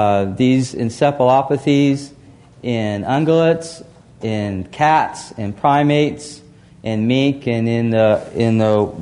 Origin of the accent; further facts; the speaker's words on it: Kansas, United States; now in Davis, United States; I grew up in Kansas, a small farm near a town that had fewer than 200 people in it.